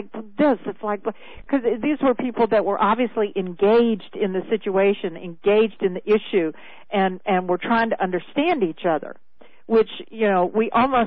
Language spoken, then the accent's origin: English; Louisiana, United States; I grew up in Louisiana, so right. In fact, just 30 miles from the Texas border.